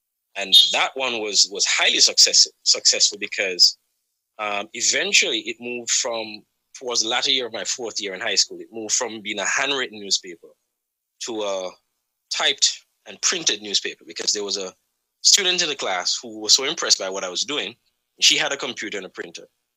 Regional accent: Jamaica; I spent my entire childhood days in Jamaica. I grew up in Jamaica, and I had some really good days.

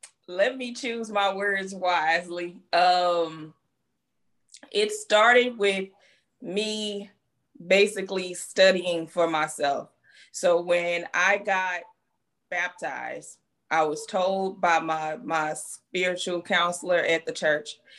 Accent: St. Louis, Missouri, United States; now in Florida, United States; So I recently relocated to Florida. I am from Missouri. I am a Midwest girl. We don't live off on farms. We live in the city. I'm from St. Louis, Missouri.

